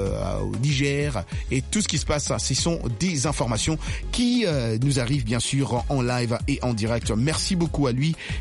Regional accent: North Kivu, DR Congo; Malgré l'insécurité qui règne ici chez nous au Nord Kivu, en RDC

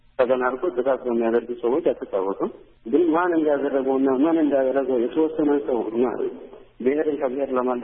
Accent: Dire Dawa, Ethiopia; born there; ተወልጄ ድሬዳዋ ነው። ይሄ ድሬዳዋ ነው።

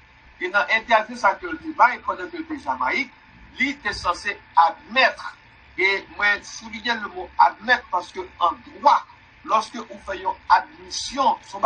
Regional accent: United States; also born or lived in Cap-Haïtien, Haiti; Et puis après, j'ai grandi aux États-Unis.

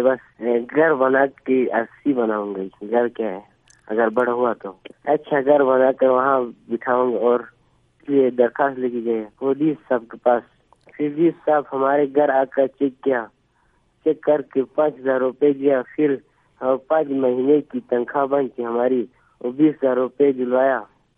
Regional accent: Gahkuch, Gilgit-Baltistan, Pakistan; میرا امی کا نام سلیمہ ہے, میرا گاؤں کا نام گاگوچ بالا جمال آباد.

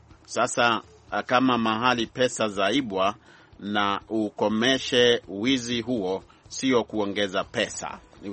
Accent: Chogoria, Meru County, Kenya; mimi natokea huko Meru nchini Kenya, maeneo yanajulikana kama Chogoria.

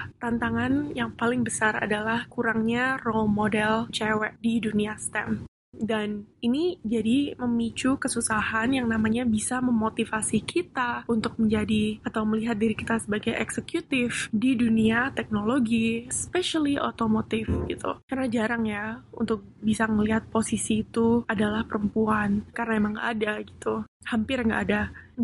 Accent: Indonesia; saya dibesarkan di Indonesia

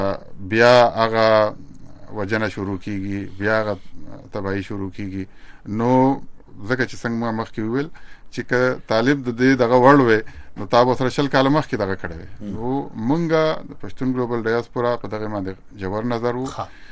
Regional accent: Afghanistan; now in Pakistan; وطن مې ټټوبې مې افغانستان دی که جغرافیه ته ورته په پاکستان کې اوسېږم د پاکستان زما ملک دی

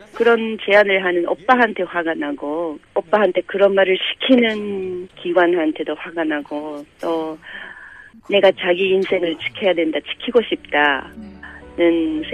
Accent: Japan; 일본에서 나서 자랐지만 북한에 대해서 나쁘게 말하지 말라

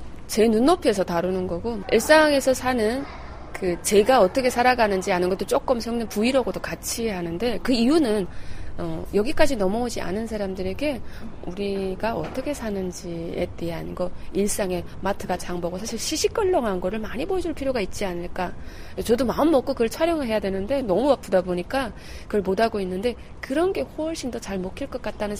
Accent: North Korea; 탈북했는데

